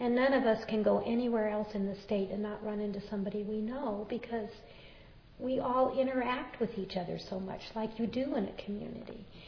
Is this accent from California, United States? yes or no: yes; California, United States; moved away as an adult; now in Montana, United States; I grew up in Southern California, and I didn't know anything when I came up here.